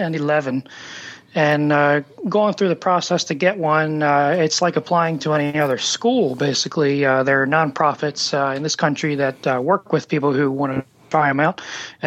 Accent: Baltimore, Maryland, United States; As I was born in Baltimore, I've lived here all my life. I went to school here, and I like the streets and the parks and everything

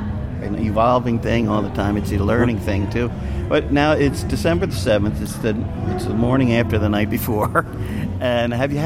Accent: Towson, Maryland, United States; moved away; I grew up in Towson, and actually I've been away for quite a while.

